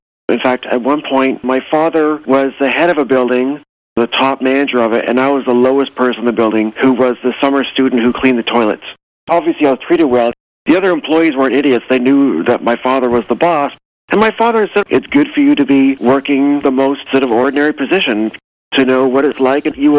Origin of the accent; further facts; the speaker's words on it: Toronto, Ontario, Canada; But to answer your question, I am from Toronto.